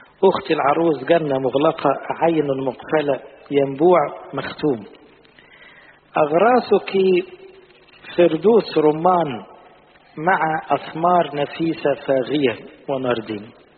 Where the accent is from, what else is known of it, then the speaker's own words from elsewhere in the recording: Egypt; بلادنا مصر